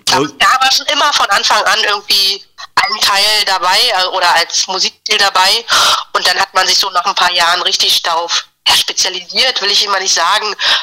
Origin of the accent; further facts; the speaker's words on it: Berlin, Germany; Genau, wir sind in Berlin, wir sind Berliner